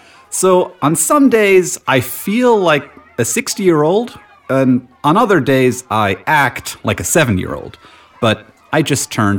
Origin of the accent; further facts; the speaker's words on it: Austin, Texas, United States; moved away as an adult; also born or lived in New Orleans; now in Colorado, United States; Well, I was born and raised in Austin, Texas. I then moved to New Orleans to go to college, and I'm now here in Colorado.